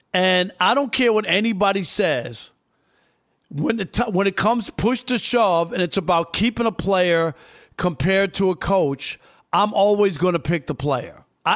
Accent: New York, United States; I'm from New York. I can just figure it out.

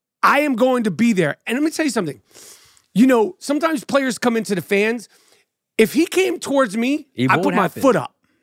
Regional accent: New York, United States; Now I'm a New Yorker.

